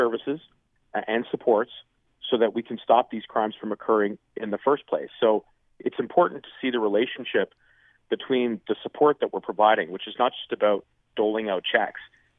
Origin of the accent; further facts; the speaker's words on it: Toronto, Ontario, Canada; my hometown in Toronto.